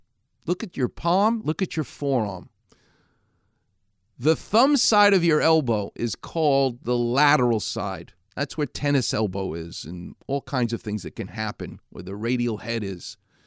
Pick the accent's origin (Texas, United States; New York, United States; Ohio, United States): New York, United States; Far Rockaway; I'm from Far Rockaway, not that far away.